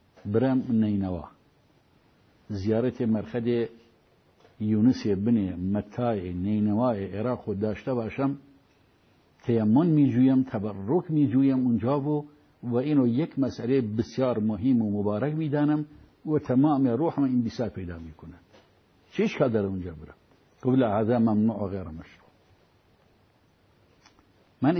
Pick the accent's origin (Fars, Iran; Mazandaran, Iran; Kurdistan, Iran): Kurdistan, Iran; ما این دو نفر اهل سنت و جماعتیم و بله اهل کردستانیم